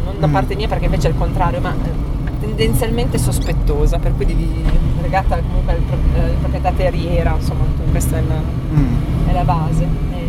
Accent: Piacenza, Emilia-Romagna, Italy; Vengo dall'Alta Emilia, da quella zona di frontiera che è Piacenza.

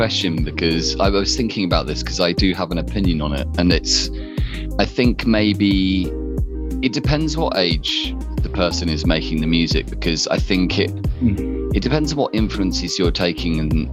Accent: South East England, United Kingdom; now in London, United Kingdom; I'm originally from the south of London, if you know England at all. I'm from an area called Surrey, but I live in London.

